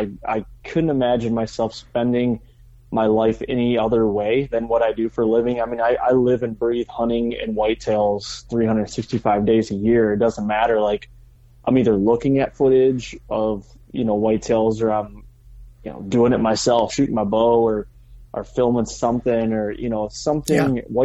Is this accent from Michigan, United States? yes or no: yes; Michigan, United States; Born and raised in Michigan, central lower peninsula of Michigan. You know, still here.